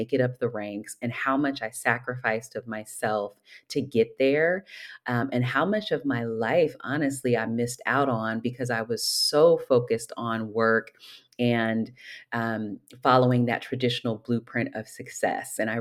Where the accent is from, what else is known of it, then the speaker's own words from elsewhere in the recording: Oakland, California, United States; I'm planning a book launch celebration on February 9th in my hometown, Oakland, California